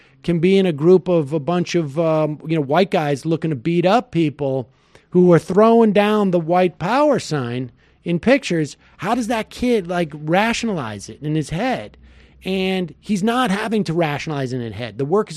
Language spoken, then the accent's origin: English; New York, United States; also born or lived in Seoul, South Korea; My first name is German. My last name is Italian. And I was born in Seoul, South Korea. I'm adopted. I grew up in a very rough part of upstate New York